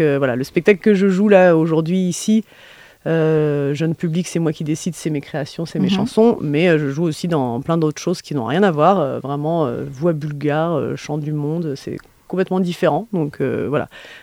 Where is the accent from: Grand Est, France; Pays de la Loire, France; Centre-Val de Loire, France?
Centre-Val de Loire, France; Chartres; Je viens de Chartres, une petite ville au sud-ouest de Paris, 80 km.